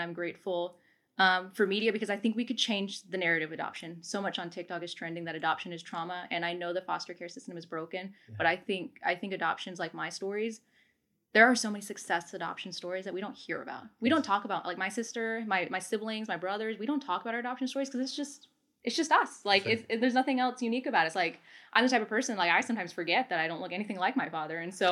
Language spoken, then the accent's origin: English; India; I have two brothers from South Korea, my sister from China, I'm from India, and my parents are amazing.